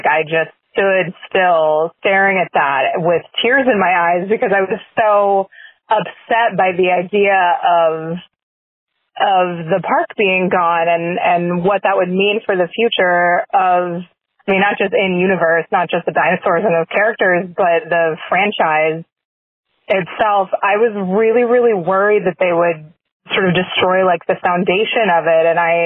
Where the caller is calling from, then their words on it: Orlando, Florida, United States; I'm calling from Orlando, Florida.